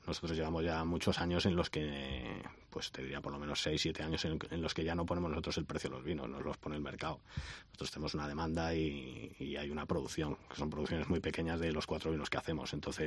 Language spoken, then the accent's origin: Spanish; Galicia, Spain; Somos los propios gallegos los que menos valoramos el producto que tenemos.